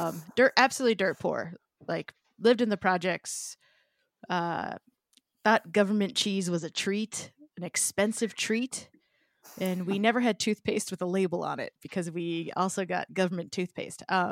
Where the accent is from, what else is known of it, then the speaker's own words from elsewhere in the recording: Dorchester, Massachusetts, United States; I grew up in Dorchester, Massachusetts.